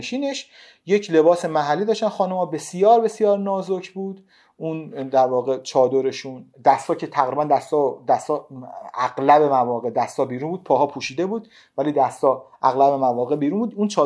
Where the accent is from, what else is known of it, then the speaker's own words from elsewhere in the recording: Qom, Iran; همون دوره‌ای که من بچگیام قم بودم